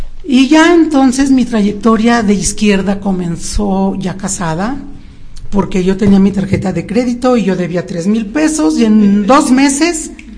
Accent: Coahuila, Mexico; moved away; De Coahuila.

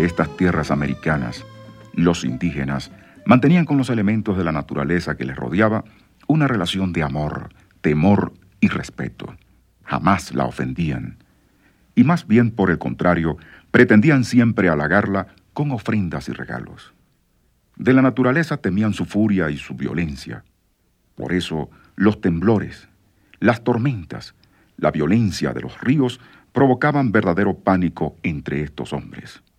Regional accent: Mérida, Venezuela; de Mérida, Venezuela.

